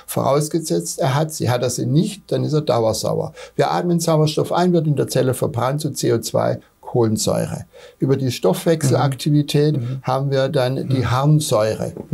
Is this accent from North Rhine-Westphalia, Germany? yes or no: no; Pforzheim, Baden-Württemberg, Germany; gerade wir kommen ja aus Pforzheim, froh drum.